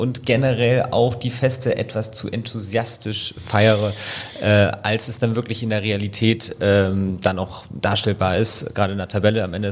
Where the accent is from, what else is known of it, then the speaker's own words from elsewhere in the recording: Berlin, Germany; born there; kann ich als gebürtiger Berliner